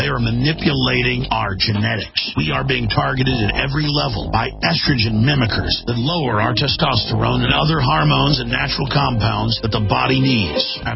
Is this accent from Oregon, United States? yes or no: no; Texas, United States; I'm a Texan.